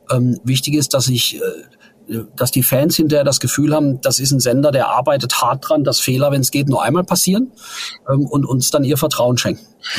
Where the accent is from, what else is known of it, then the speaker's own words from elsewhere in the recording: Ottersdorf, Baden-Württemberg, Germany; born there; ich komme aus der Nähe zwischen Rastatt und Karlsruhe. Bin ich geboren in einem kleinen Ort namens Ottersdorf.